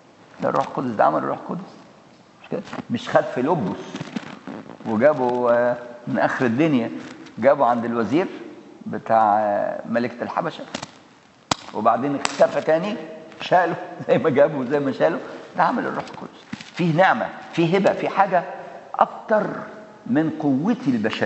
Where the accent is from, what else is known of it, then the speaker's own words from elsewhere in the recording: Egypt; إحنا كمصريين إحنا ملناش دعوة لا بلي. إحنا لا من نسل اليهود ولا من نسل المسلمين،